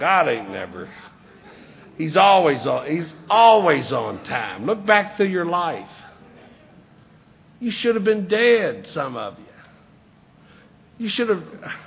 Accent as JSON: {"language": "English", "region": "Kentucky", "country": "United States", "said": "I'm a redneck from Western Kentucky. The East, the West, they don't mix."}